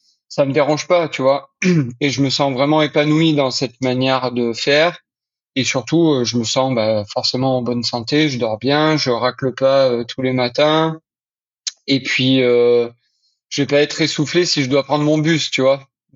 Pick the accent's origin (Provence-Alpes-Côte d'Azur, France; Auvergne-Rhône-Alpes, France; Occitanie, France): Provence-Alpes-Côte d'Azur, France; Cavaillon; also born or lived in Avignon / L'Isle-sur-la-Sorgue; moi je viens du Vaucluse, je suis né à Cavaillon et j'habitais entre Avignon et l'Isle-sur-la-Sorgue, pour ceux qui connaissent un petit peu la région. J'ai grandi là-bas et maintenant j'habite sur Lyon